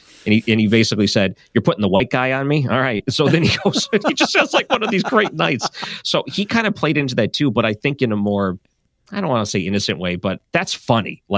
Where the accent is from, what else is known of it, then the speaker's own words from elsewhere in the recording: Detroit, Michigan, United States; I grew up watching the NHL. I grew up here in Detroit, so the Red Wings were like the biggest thing in the 90s and 2000s.